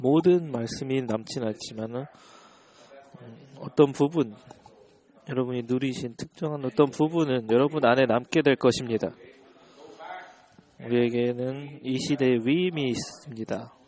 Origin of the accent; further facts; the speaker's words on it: China; now in United States; 저는 원래 중국에서 왔죠. 저는 저 중국에서 왔는데